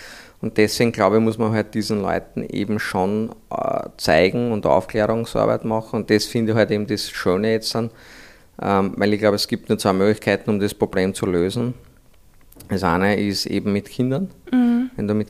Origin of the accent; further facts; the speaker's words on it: Austria; wir sind aus Österreich, wir haben nicht einmal einen Meerzugang